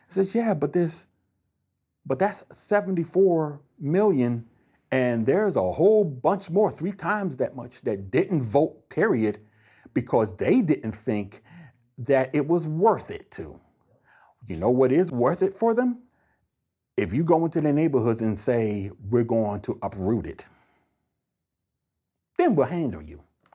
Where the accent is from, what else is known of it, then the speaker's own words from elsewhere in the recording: Somerset, New Jersey, United States; And I grew up in Somerset, New Jersey, and I was able to grow up the way that my parents wanted me to grow up.